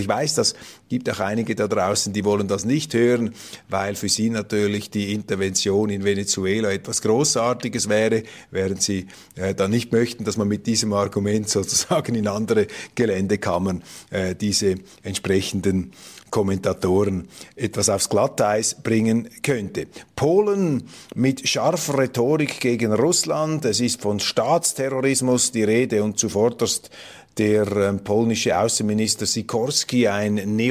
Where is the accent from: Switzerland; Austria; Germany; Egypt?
Switzerland; Als Schweizer gebe ich zu bedenken, dass diese Sichtweise, die in unseren Medien auch überrepräsentiert ist, nicht zwangsläufig von uns übernommen werden sollte.